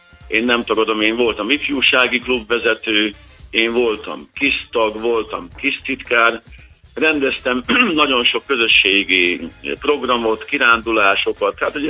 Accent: Okány, Békés, Hungary; moved away as an adult; now in Gödöllő, Hungary; Okányban születtem, ott éltem nagyon sokáig, 54 éves koromig, és onnan kerültem el ide Gödöllőre, ahol jelenleg dolgozunk és élünk a párommal.

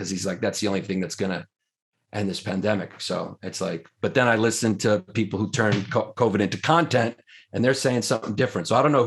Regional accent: New York, United States; I'm from New York. I'm used to a really nice city. New Yorkers are arrogant.

